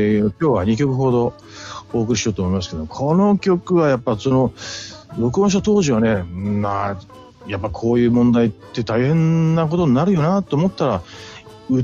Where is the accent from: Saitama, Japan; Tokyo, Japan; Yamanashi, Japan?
Saitama, Japan; Kawagoe; 私、地元川越なんですけどね、